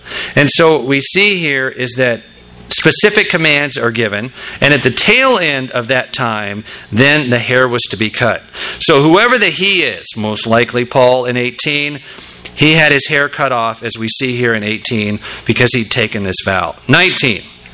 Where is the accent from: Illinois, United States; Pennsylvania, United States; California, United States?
California, United States; growing up around Southern California, this looks like same landscape to me